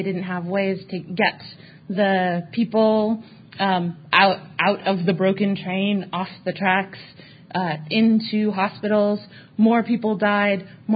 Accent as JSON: {"language": "English", "town": "San Francisco", "region": "California", "country": "United States", "tie": "born or raised there", "said": "I grew up in San Francisco, so I have a little bit of a, like, Silicon Valley is not the place it was when I was a kid."}